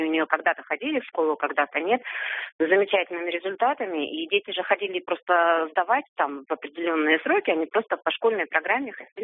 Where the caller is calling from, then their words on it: Yekaterinburg, Sverdlovsk Oblast, Russia; Я звоню из Екатеринбурга.